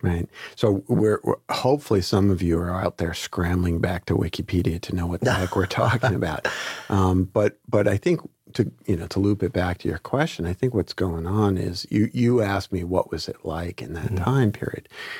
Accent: Brooklyn, New York, United States; So I grew up in Flatbush, East 26th Street and Avenue D, 377 East 26th Street between D and Clarendon Road, just to be specific.

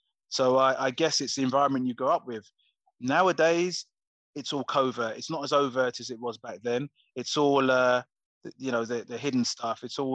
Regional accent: Coventry, West Midlands, United Kingdom; because I was from Coventry originally

